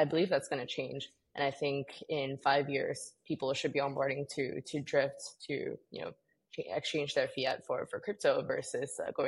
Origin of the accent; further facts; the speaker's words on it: Malaysia; I'm from Malaysia, so I didn't have access to a lot of financial instruments in this country.